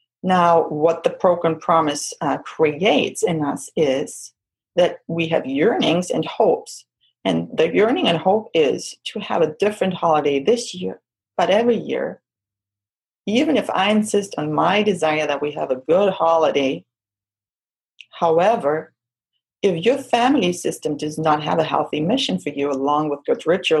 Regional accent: Germany; I grew up in Germany

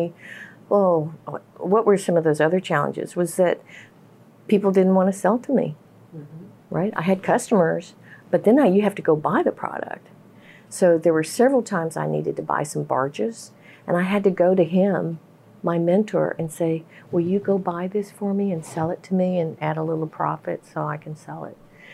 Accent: United States; And at the time, so, you know, I'm Japanese American.

